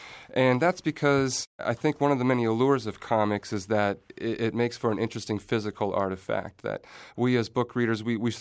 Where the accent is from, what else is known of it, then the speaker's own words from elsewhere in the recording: Nebraska City, Nebraska, United States; My youth was shaped by growing up in Nebraska City, Nebraska.